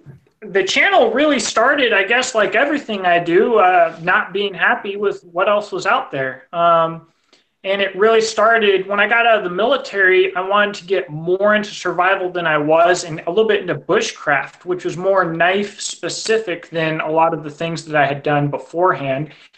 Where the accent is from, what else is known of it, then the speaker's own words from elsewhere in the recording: Washington, United States; now in Kentucky, United States; Yeah, I'm in Kentucky now, but I'm not from Kentucky.